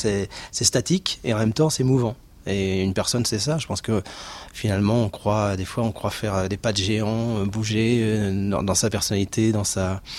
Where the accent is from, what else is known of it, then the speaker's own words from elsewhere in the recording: Île-de-France, France; à la base, j'étais plutôt un gars des champs, de la terre, puisque je viens de Seine-et-Marne